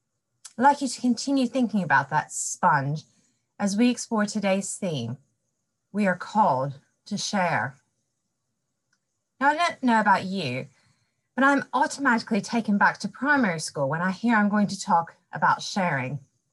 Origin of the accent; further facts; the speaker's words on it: United States; accent: mesh; now in England, United Kingdom; I'm originally from America, but I've been in England now for over 20 years, so I do have a real mesh of an accent. It usually changes when I get excited.